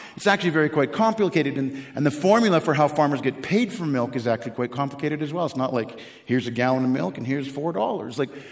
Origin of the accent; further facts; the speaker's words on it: Canada; there was less than 200 people in the town that I grew up in Canada.